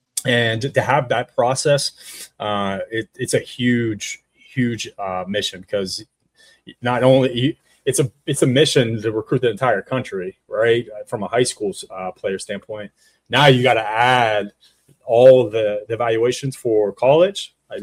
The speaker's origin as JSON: {"language": "English", "town": "Youngstown", "region": "Ohio", "country": "United States", "tie": "born or raised there", "said": "It's why it's the place that I fell in love with when growing up in Youngstown, Ohio."}